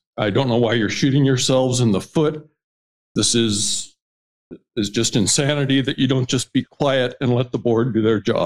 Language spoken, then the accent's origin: English; Rathdrum, Idaho, United States; I'm from the Rathdrum area.